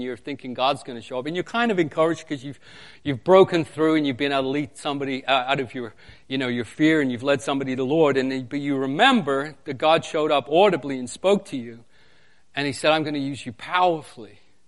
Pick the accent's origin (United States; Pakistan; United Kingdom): United Kingdom; England; Originally from, as Pastor said, I'm originally from England.